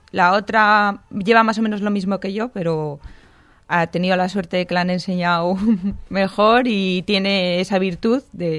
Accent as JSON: {"language": "Spanish", "town": "Burgos", "region": "Castile and León", "country": "Spain", "said": "Yo soy de Burgos. Pues Burgos tenemos la facilidad de en 5 minutos de tu casa tienes un monte espectacular."}